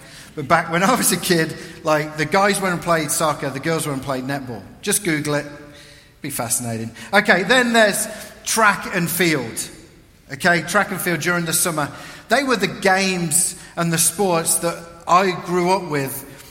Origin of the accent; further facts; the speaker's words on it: England, United Kingdom; moved away as an adult; now in United States; me growing up in England. Even though I've lived in America longer than I was in England, I only lived in England 18 years. But I still have people, and I'm losing my accent